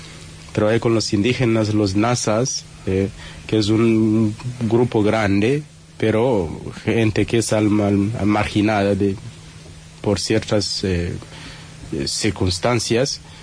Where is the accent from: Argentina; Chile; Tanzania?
Tanzania; Spanish is a second language; also born or lived in Kenya; estudié la filosofía en mi país, en Tanzania, y luego el noviciado lo hice en Kenia.